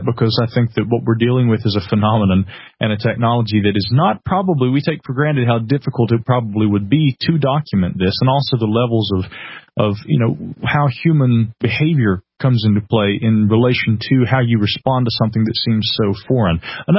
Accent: the South, United States; accent: southern; People hear my voice, and because, you know, I guess it's my southern accent or something, a lot of people think I'm in my 40s or 50s.

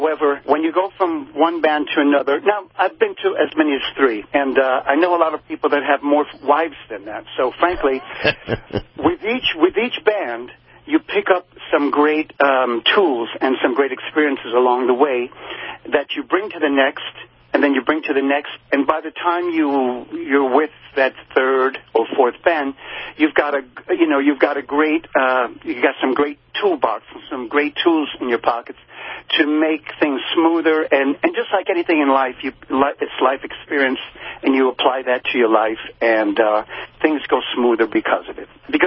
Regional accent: New York, United States; Well, again, growing up in New York in the 70s, we had a great music program.

